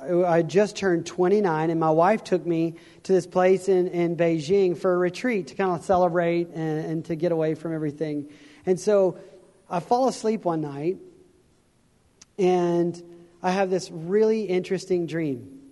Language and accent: English; Waco, Texas, United States; I was born and raised in Waco, Texas, still there.